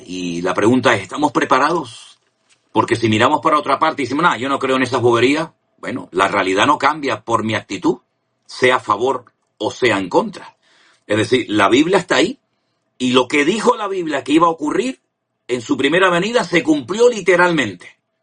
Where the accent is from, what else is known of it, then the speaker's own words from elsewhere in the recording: Canary Islands, Spain; ¿Cómo vamos a permitir que se metan en nuestra tierra y nos maten a 1.200 canarios